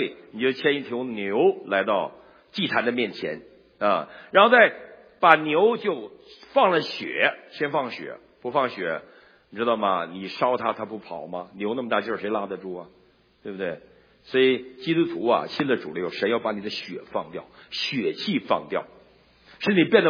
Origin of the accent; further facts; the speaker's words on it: Northeast China, China; 我们东北人呢，冬天是不洗澡的，哪有洗澡的地方啊？